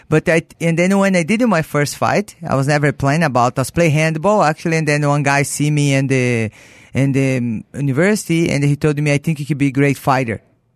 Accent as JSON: {"language": "English", "country": "Brazil", "tie": "born or raised there", "second_language": "English", "said": "I grew up in Brazil. I was rich family"}